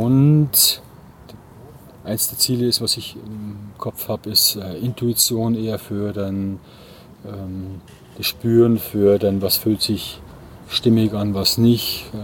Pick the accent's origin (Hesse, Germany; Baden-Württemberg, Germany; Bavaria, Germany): Bavaria, Germany; ich komme aus Bayern. … Schmidt heißen viele.